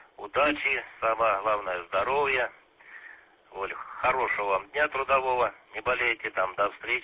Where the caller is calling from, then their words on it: Shumerlya, Chuvashia, Russia; Шумерли, Чувашия.